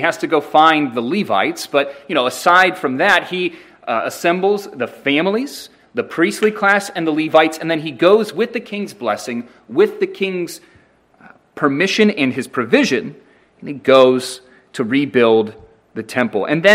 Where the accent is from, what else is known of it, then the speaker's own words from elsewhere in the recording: Northeast, United States; Growing up in the Northeast, and I do not mean Northeast Florida